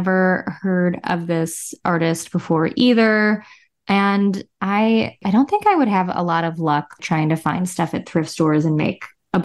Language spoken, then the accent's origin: English; Chicago, Illinois, United States; I'm from Chicago.